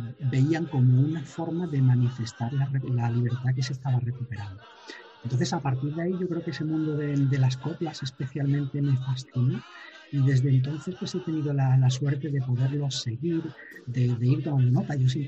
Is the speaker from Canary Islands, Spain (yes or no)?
no; Málaga, Andalusia, Spain; Cómo somos los malagueños, cómo hablamos de nuestras cosas, cómo tenemos nuestra idiosincrasia y nuestra manera de que nos gusta esta tierra